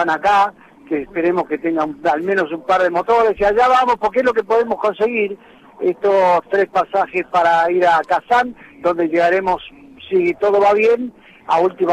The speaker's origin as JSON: {"language": "Spanish", "country": "Argentina", "said": "Somos argentinos."}